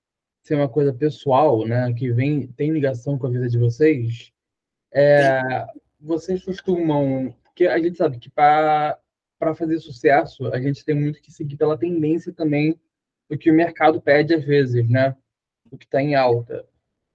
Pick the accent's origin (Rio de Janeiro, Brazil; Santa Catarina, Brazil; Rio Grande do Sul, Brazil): Rio de Janeiro, Brazil; Eu sou aqui do Rio